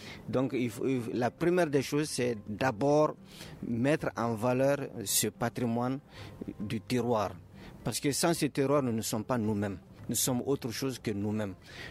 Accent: Mali; On ne peut pas être un Européen, nous sommes des Maliens.

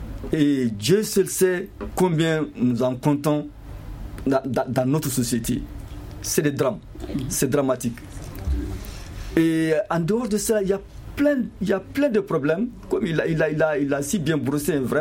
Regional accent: Nioro du Sahel, Kayes, Mali; Moi, je suis soninké, hein. Je suis de la région de Kaï, je suis de Nioro du Sahel, c'est vrai.

